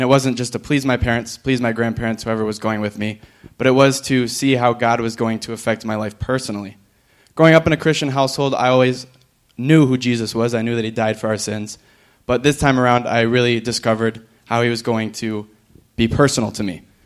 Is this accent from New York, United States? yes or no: yes; New York, United States; I'm from the Thousand Islands area, so it's pretty far.